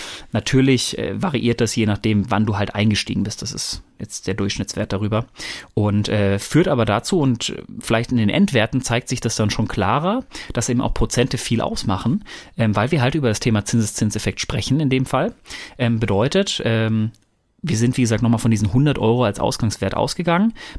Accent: North Rhine-Westphalia, Germany; Ich komme ja ursprünglich aus dem Pott

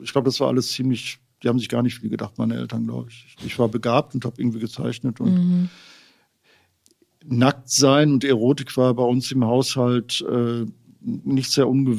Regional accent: North Rhine-Westphalia, Germany; Ich bin aufgewachsen in Ostwestfalen, in so einem kleinen Dorf, so einem katholischen, sehr katholischen Umfeld.

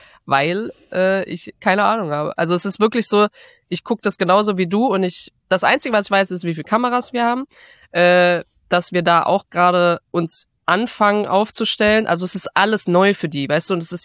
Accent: Germany; Und ich habe mich ertappt, wie ich so als Deutsche da drin sitze.

